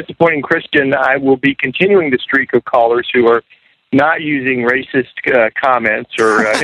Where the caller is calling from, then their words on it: Georgia, United States; I'm calling from Georgia.